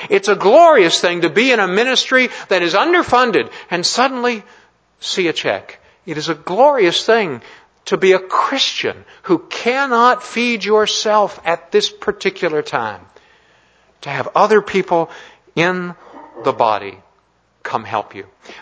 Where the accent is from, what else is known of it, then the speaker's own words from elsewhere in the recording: Scotland, United Kingdom; You know, I blame it on being Scottish.